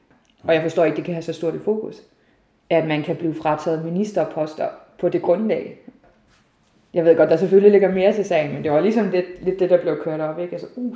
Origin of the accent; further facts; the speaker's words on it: Region of Southern Denmark, Denmark; now in Herning, Denmark; 32 år, og jeg bor i Herning, og jeg er tilflytter. Jeg er simpelthen importeret fra Sønderjylland, kalder jeg mig selv.